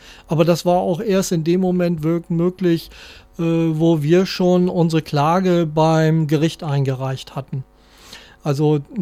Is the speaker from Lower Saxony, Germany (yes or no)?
yes; Lower Saxony, Germany; Ja, ich komme ja nun eigentlich aus der Provinz, nicht aus Hannover oder aus einer größeren Stadt, sondern mitten aus der Lüneburger Heide.